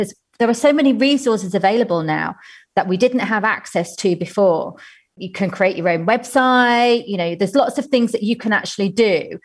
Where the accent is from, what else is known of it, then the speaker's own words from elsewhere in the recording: United Kingdom; being British